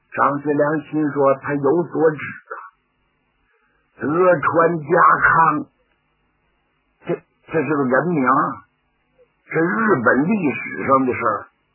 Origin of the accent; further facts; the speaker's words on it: Northeast China, China; 我们东北人85%以上都是山东和河北的老家，那祖籍都是那边，都是逃荒下关东到这边来的。